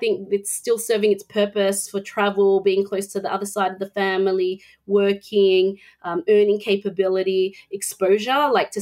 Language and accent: English; Philippines; I am Filipino and it's a huge Filipino community. I think it's the third largest population in the UAE. And then they hear my accent and they can't place me.